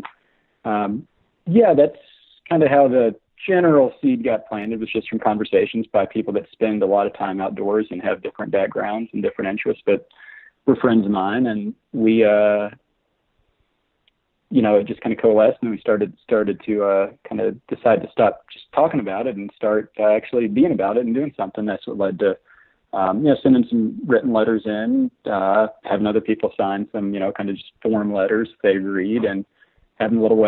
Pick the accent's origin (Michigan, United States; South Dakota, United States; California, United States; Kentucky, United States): Kentucky, United States; Louisville; now in Hamilton, United States; I grew up in Louisville, Kentucky, but currently live in Hamilton, Montana.